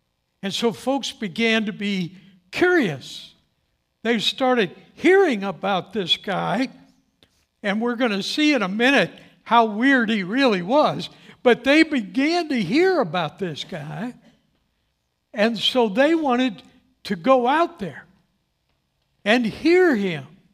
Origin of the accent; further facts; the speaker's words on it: St. Louis, Missouri, United States; I come from St. Louis